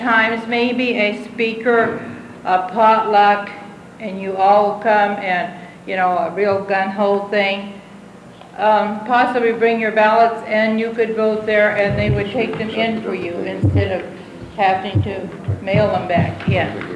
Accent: Albany, United States; I am from Albany.

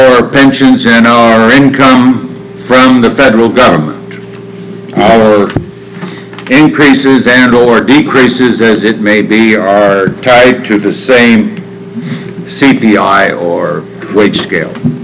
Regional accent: Albany, Oregon, United States; from Albany, Oregon.

